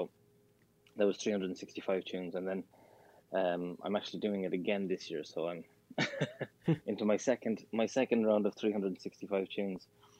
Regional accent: Connacht, Ireland; And we grew up in the west of Ireland, in County Galway, which is a very beautiful place.

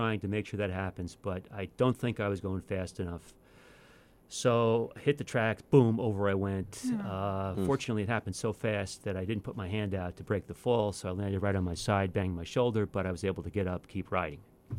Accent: New York, United States; Now I'm a native New Yorker, and I grew up in Rockland County in the southern tier of New York.

